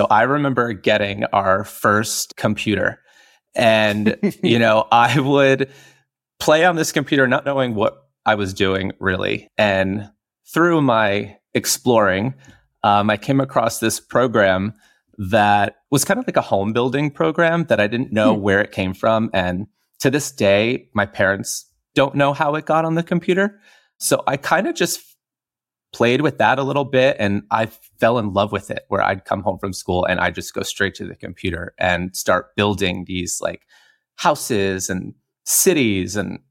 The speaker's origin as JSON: {"language": "English", "region": "New York", "country": "United States", "tie": "born or raised there", "said": "I grew up in New York, but it's probably like an hour and a half north of Manhattan. So like our nearest neighbors were half a mile away."}